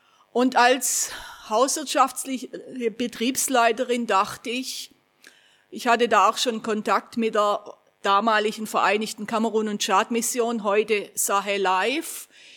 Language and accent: German; Großbottwar, Baden-Württemberg, Germany; Ich komme aus Großbodwar im Landkreis Ludwigsburg und für die, die es etwas wissen, es ist ein ziemlich frommer Fleck, der auch eine gewisse Missionsgeschichte hatte.